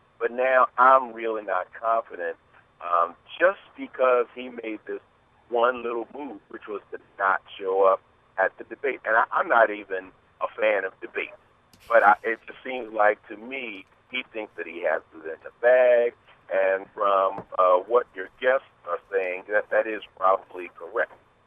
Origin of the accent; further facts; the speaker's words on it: Parkton, Maryland, United States; Yeah, Parkton, Maryland.